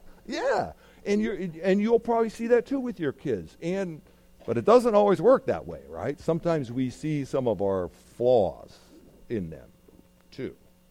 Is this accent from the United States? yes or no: yes; California, United States; I'm from California, so I really can't think of anything to say.